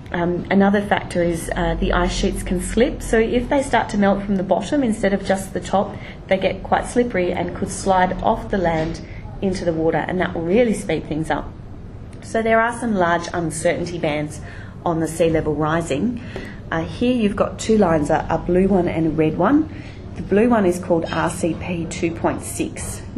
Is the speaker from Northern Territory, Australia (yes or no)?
yes; Northern Territory, Australia; I grew up in the Northern Territory, and if you left a fruit box in the car with a straw in it, during the day the liquid would pop out the straw as it heated up.